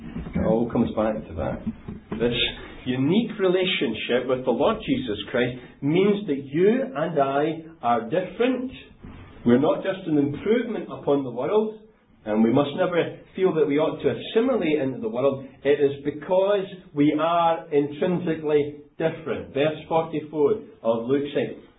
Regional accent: North West England, United Kingdom; when I was brought up down in Lancashire, we used to have a thing called a testimony meeting.

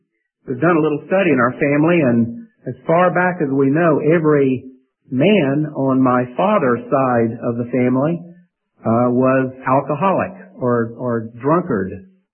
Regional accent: Fairburn, Georgia, United States; My family and I were raised in South Atlanta, a little town called Fairburn.

